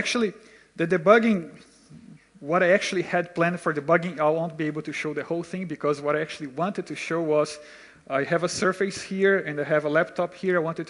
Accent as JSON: {"language": "English", "country": "Brazil", "said": "So I'm originally from Brazil."}